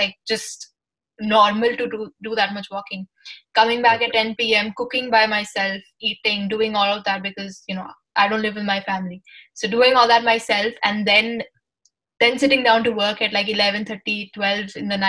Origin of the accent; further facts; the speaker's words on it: Mumbai, Maharashtra, India; I'm from Mumbai.